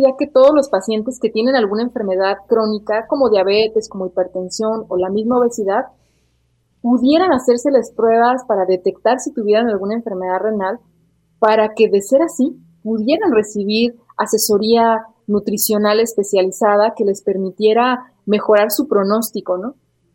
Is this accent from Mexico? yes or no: yes; Mexico; podemos estar enfermos o no, pero seguimos siendo mexicanos y seguimos teniendo pues ese antojo por consumir nuestros alimentos